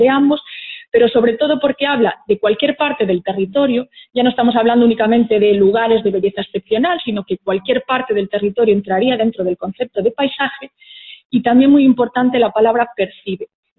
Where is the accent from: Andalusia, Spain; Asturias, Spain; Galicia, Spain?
Galicia, Spain; Murias de Rao; soy nacida aquí en El Bierzo, en Bárcena de la Abadía, donde viví de pequeñita, pero después me trasladé a vivir a Murias de Rau, que es un pueblo a escasos 8 kilómetros de Valouta, y bueno, ahí es de donde yo soy, donde me crié y paso todavía la mitad de mi tiempo.